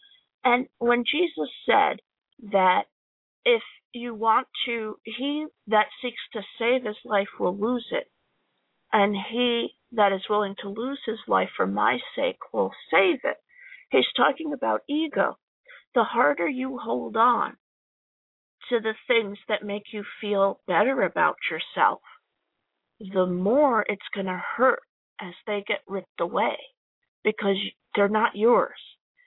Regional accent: New Jersey, United States; I'm from the Jersey Shore, and I saw what Sandy did to my childhood home and every place that was dear to me. I loved it. I considered it my home and my childhood.

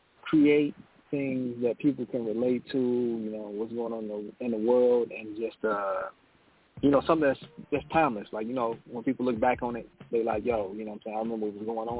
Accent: Detroit, Michigan, United States; I was born in Detroit, man. So I grew up with a very rich history of, you know, rhythm and blues, you know, being that Motown was based there.

